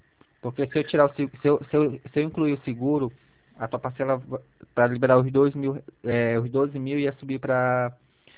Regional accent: Pará, Brazil; Lá eu sou do Pará, né?

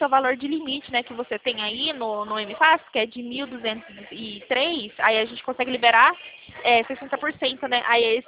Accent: Itatiba, São Paulo, Brazil; Eu sou de Itatiba.

